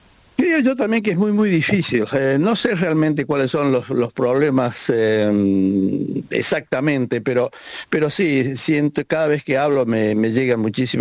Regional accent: Argentina; now in United Kingdom; soy totalmente argentino. Sí, he vivido acá en Inglaterra por diferentes factores, pero soy totalmente argentino y, por supuesto, me encanta Argentina, me encanta ir a Córdoba.

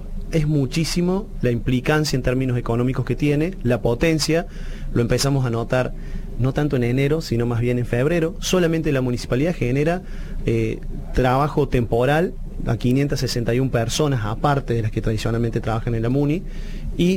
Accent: Jesús María, Córdoba, Argentina; Donde vamos, soy de Jesús María.

